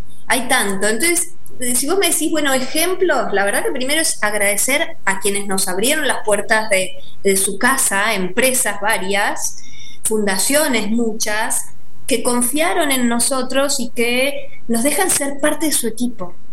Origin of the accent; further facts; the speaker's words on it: Argentina; que como todo argentino, seguramente en cada casa, teníamos nuestras cábalas, ¿no?